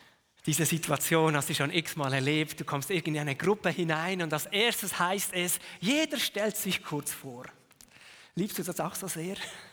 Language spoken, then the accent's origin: German; Frutigen, Bern, Switzerland; Aber ich komme aus Frutigen, jetzt in meinem Fall, ich spreche ja nicht einmal diesen Dialekt hier